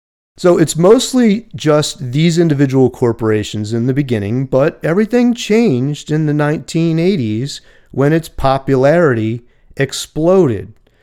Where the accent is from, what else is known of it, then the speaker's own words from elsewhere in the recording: Philadelphia, Pennsylvania, United States; So, around 1943, Isabel Briggs Myers was working in Philadelphia. My hometown.